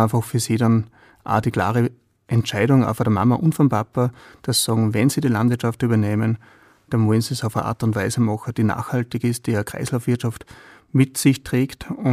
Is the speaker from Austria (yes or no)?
yes; Upper Austria, Austria; wie bei uns im Mühlviertel, man wächst auf einem Hof auf und man ist immer dabei.